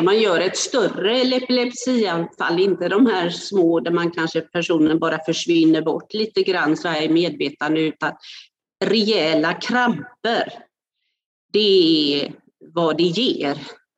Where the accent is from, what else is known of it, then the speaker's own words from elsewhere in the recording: Gothenburg, Västra Götaland County, Sweden; och jag kommer från Göteborg.